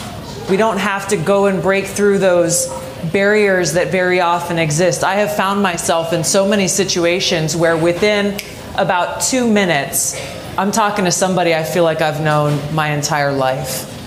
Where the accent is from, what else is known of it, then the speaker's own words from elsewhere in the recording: Hawaii, United States; I come from Hawaii, the most remote island chain in the world.